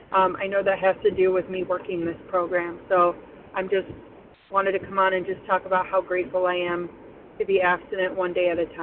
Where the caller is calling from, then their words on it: Chicago, Illinois, United States; I'm calling from Chicago, and I'm newly recovered.